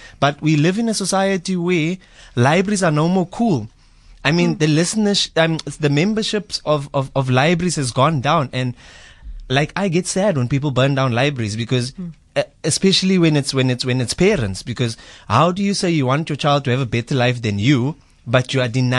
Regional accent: Eastern Cape, South Africa; first language Afrikaans; English is a second language; so I grew up in the Eastern Cape, and I grew up speaking Afrikaans and isiXhosa.

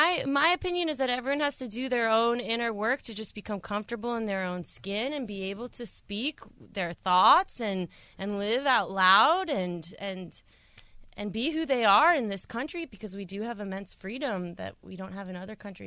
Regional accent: Washington, District of Columbia, United States; now in Asheville, United States; Washington, D.C.

